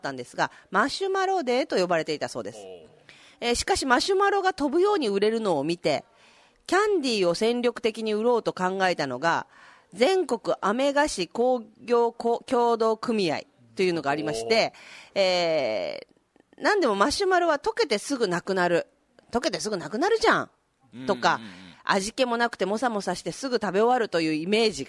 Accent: Fukuoka, Japan; 私福岡出身なんでね、

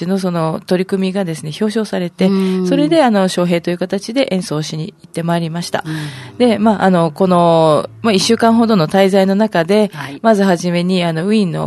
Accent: Urasoe, Okinawa, Japan; 私浦添出身なんですけれども、

